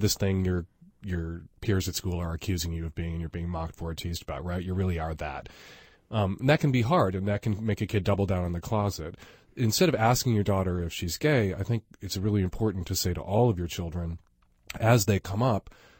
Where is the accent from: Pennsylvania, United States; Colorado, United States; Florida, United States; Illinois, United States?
Illinois, United States; Chicago; moved away; You know, I grew up in Chicago, but I still kind of had to leave to feel free enough to be myself.